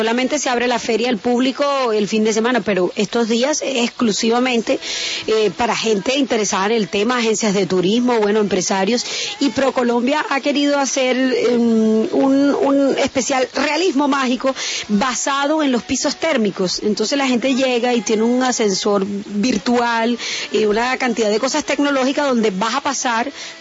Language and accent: Spanish; Colombia; yo soy colombiana